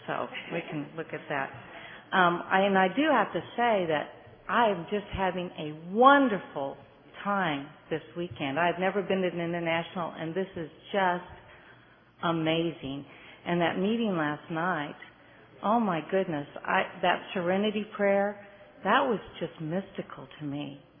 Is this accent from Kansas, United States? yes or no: yes; Wichita, Kansas, United States; And I'm from Wichita, Kansas. My home group is the First Tradition Group in Wichita